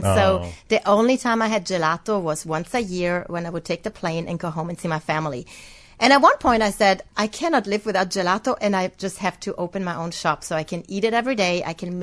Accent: Italy; English is a second language; now in Lafayette, United States; I'm from Italy originally, but I have my own shop in Lafayette, Louisiana.

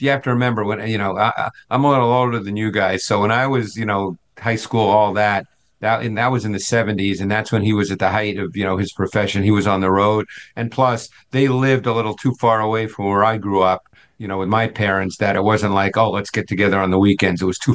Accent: Queens, New York, United States; But I grew up as a baseball guy. I grew up in Queens in New York. My high school did not have a football team.

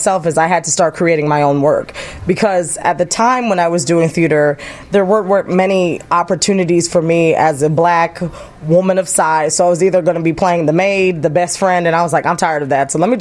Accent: East Coast, United States; I mean, and I'm from the East Coast, and I've seen all the shows in New York.

